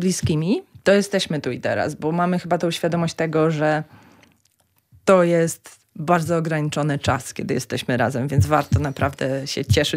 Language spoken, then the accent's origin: Polish; Puławy, Lublin Voivodeship, Poland; ja się wychowałam w Puławach, na ulicy Leśnej, więc ten las miałam na wyciągnięcie ręki